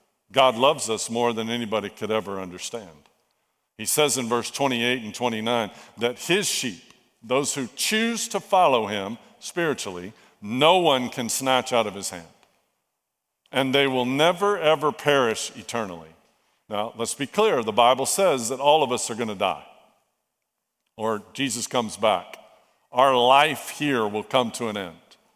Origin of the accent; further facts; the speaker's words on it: United States; born there; Well, I was born in America. I was born in a family that's believers.